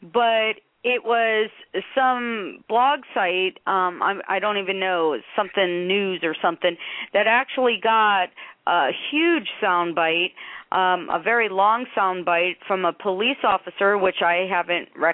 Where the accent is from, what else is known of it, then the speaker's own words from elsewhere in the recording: Los Angeles, California, United States; I'm from Los Angeles